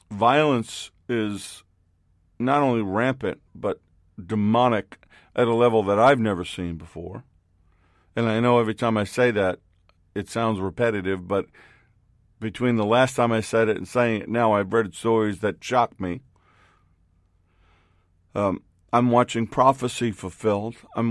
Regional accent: New York, United States; now in Orlando, United States; I grew up in New York City. I grew up during a time that there was a lot of crime and a lot of violence.

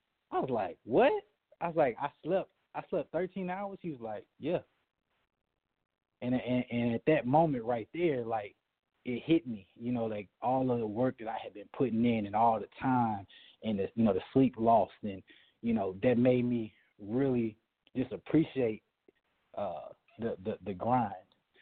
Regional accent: Jackson, Mississippi, United States; now in Atlanta, United States; No, I actually live in Atlanta. I'm from, you know, I was raised in Jackson, Mississippi, though.

